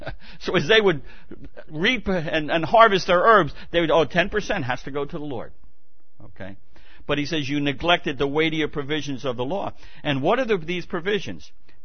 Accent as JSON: {"language": "English", "town": "Brooklyn", "region": "New York", "country": "United States", "tie": "born there", "said": "Well, I was born in Brooklyn."}